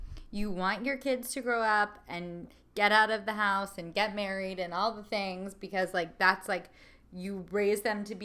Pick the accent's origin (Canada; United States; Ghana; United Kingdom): United States; New Jersey; Well, and I think, like, I grew up in New Jersey.